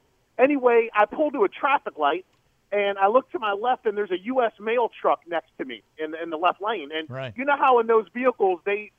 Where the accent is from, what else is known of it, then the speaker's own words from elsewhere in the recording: Akron, Ohio, United States; now in Tampa, United States; But I'm from Akron, but I actually live down in the Tampa, Florida area now.